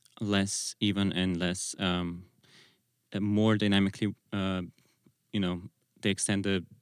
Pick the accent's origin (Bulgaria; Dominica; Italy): Bulgaria; Sofia, Sofia City; English is a second language; now in Oregon, United States; I do live in Oregon. But I'm from Sofia, Bulgaria, originally.